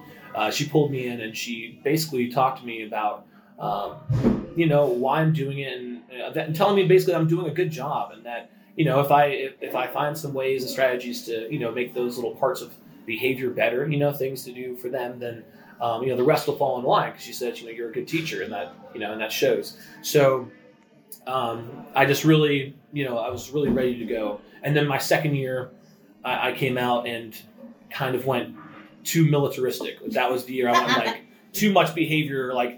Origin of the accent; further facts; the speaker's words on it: Canada; moved away; I grew up, I'm Canadian originally, and I came down here.